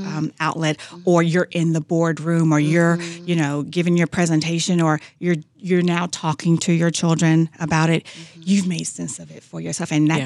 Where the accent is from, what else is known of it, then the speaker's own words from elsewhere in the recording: the South, United States; I was just telling Pilar, I grew up in the South. My mother picked cotton.